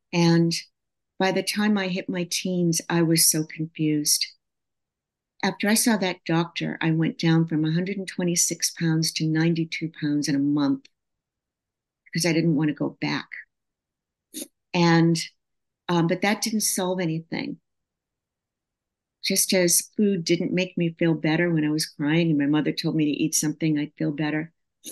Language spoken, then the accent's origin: English; Peabody, Massachusetts, United States; And when they came to where I grew up in Peabody, Massachusetts, they were so grateful to be alive.